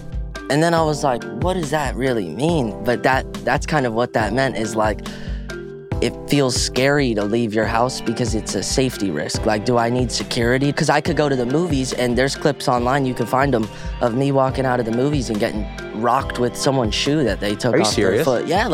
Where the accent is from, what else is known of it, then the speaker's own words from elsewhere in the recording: Reston, Virginia, United States; I was born actually in Oklahoma and adopted right around birth. Grew up in Reston, Virginia, in musical theater, acting, dancing, singing from age 7 onward.